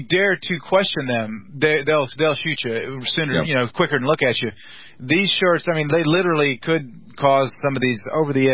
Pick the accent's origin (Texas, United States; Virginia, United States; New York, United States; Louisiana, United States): Texas, United States; We grew up, I remember growing up in Texas, and my uncle was a DPS agent, Department of Public Safety